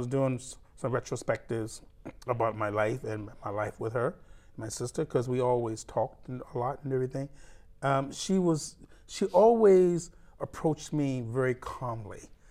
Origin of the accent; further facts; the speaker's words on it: Richmond, Virginia, United States; I grew up in the Richmond area, Richmond and Petersburg area, most of my life.